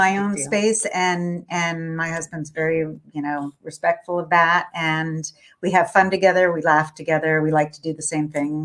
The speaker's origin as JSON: {"language": "English", "region": "New York", "country": "United States", "tie": "born or raised there", "also_born_or_lived": "Tucson, Arizona", "said": "I was born in Tucson and lived there for about 6 years early on. And then I grew up in New York, just outside New York City."}